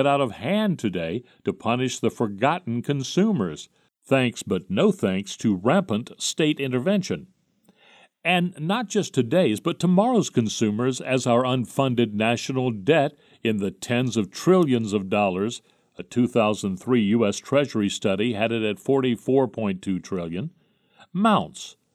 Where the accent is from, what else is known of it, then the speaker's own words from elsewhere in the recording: Jersey City, New Jersey, United States; in 1930 when I was growing up in Jersey City